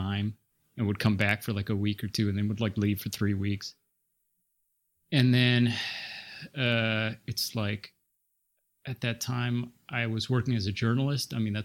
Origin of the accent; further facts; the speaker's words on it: Scotland, United Kingdom; born there; well, I was born in Scotland, but it's just my dad happened to be living there.